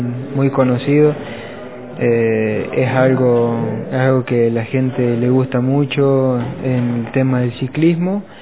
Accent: Quines, San Luis, Argentina; Hola, sí, yo soy de Quines

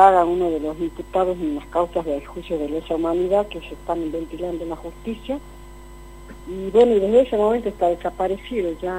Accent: Jujuy, Argentina; vivimos a Jujuy, pues somos oriundos de Jujuy

